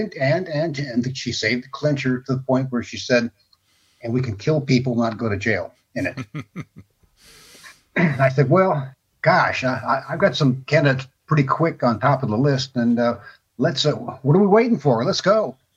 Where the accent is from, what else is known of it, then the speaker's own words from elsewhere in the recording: Austin, Texas, United States; born there; also born or lived in Germany; So I was born in Austin. We spent time in several different countries. And the last 3 years before we moved back to the States, we were in a place in Germany that had no TV.